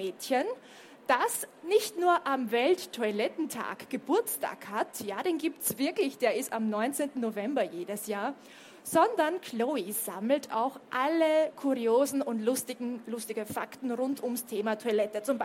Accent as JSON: {"language": "German", "region": "Vienna", "country": "Austria", "said": "Ich komme aus Wien, bin vor einigen Tagen hier nach Leipzig angereist"}